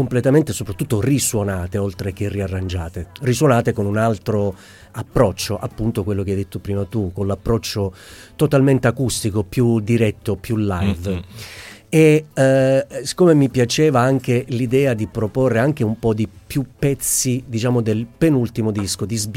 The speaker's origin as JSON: {"language": "Italian", "town": "Vittoria", "region": "Sicily", "country": "Italy", "said": "No, io sono di Vittoria, provincia di Ragusa, ecco."}